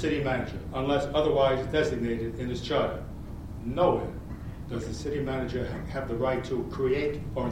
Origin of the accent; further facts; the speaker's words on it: Rockland, Maine, United States; I'm from Rockland, Maine.